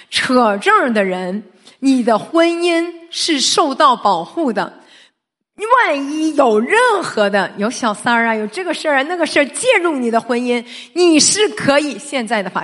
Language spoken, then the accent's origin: Chinese; Shandong, China; 我是山东人，我特别喜欢聚